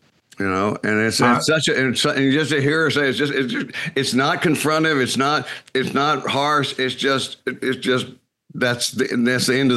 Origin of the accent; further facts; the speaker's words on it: Texas, United States; I grew up in Texas, and when you do that, when you're born in Texas and grow up in Texas, regardless of what's happening in Texas, I'm completely glued to my Texas ego, you know.